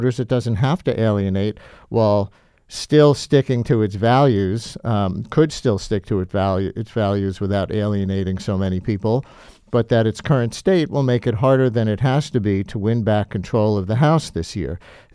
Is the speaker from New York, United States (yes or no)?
yes; New York, United States; also born or lived in Albany, United States; growing up in New York and living in Albany for 8 years, and then I went to grad school at Ohio State.